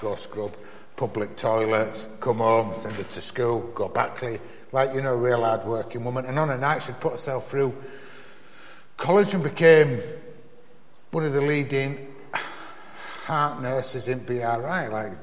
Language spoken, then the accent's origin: English; Bradford, Yorkshire and the Humber, United Kingdom; growing up in Yorkshire and in Bradford is really dear to my heart.